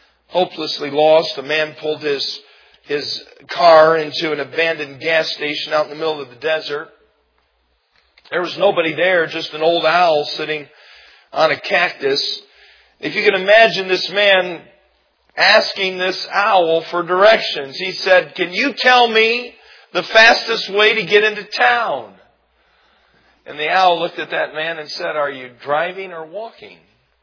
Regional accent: United States; moved away; I'm an American. But for 29 years, I've lived outside of America, all right? And I love America.

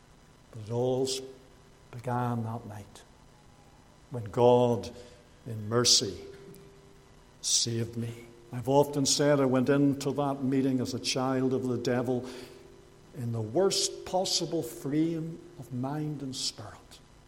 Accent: Bangor, Northern Ireland, United Kingdom; He came to my hometown in Bangor just after I was saved.

